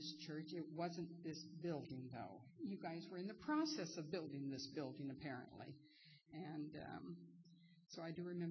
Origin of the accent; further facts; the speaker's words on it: California, United States; He's from Canada. I'm from California. We met in Florida. We got married.